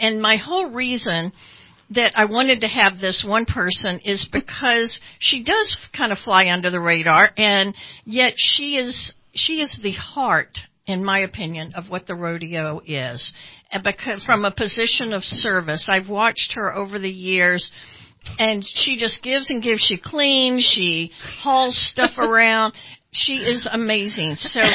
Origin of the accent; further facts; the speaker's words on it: the South, United States; I'm from the South. We just get something and go, she speaks.